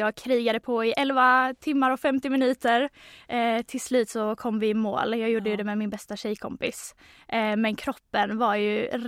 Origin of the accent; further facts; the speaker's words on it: Helsingborg, Skåne, Sweden; jag är uppvuxen i Helsingborg, född 98. Och sen så kände jag väl att Helsingborg var aldrig riktigt staden där jag kunde briljera eller där jag trivdes att växa upp.